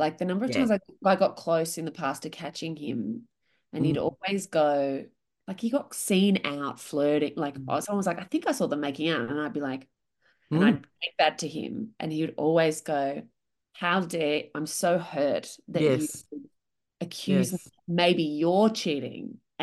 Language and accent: English; Australia; because Australian, you know, you're Australian, I'm Australian.